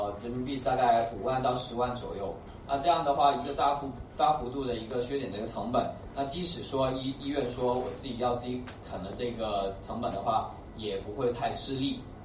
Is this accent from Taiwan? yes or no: no; Guangzhou, Guangdong, China; moved away as an adult; also born or lived in Hangzhou / Germany; 因为其实我是广州人，然后呢在读完中学的时候呢就去了杭州读书，然后大学刚毕业之后跑到了德国，然后在那边念了硕士跟博士，待了十多年。